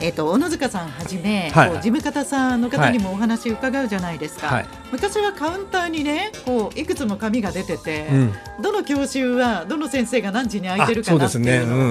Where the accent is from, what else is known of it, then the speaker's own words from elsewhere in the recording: Kanto, Japan; 私も関東から来て、うん、もう23年目くらいになりますかね。